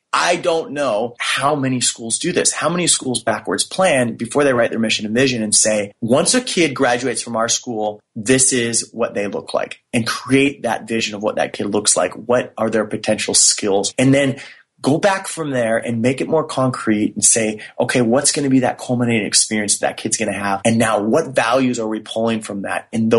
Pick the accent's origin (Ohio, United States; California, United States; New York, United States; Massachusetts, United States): California, United States; San Diego; I'm coming back to San Diego, which is my hometown